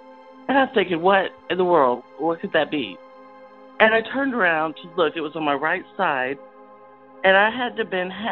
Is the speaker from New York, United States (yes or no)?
no; Fort Smith, Arkansas, United States; I was living in my hometown of Fort Smith, Arkansas at the time